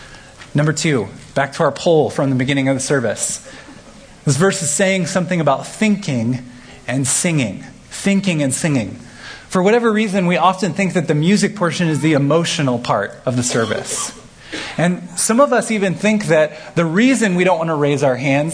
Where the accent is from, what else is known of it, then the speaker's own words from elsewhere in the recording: Kansas City, Missouri, United States; I grew up in Kansas City, where there's a lot more churches that come from kind of the charismatic wings of Christianity.